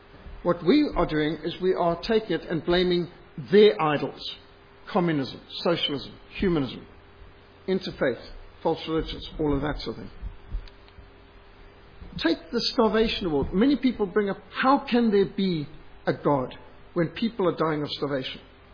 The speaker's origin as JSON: {"language": "English", "country": "Zimbabwe", "tie": "born or raised there", "said": "I mean, this is just normal growing up in Rhodesia."}